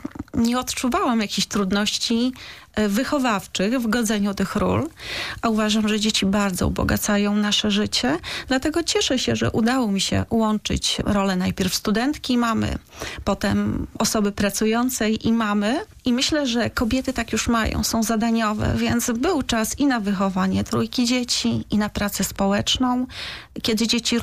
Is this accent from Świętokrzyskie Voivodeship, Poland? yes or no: yes; Zawichost, Świętokrzyskie Voivodeship, Poland; ja pochodzę z Zawichostu, ja znam tych ludzi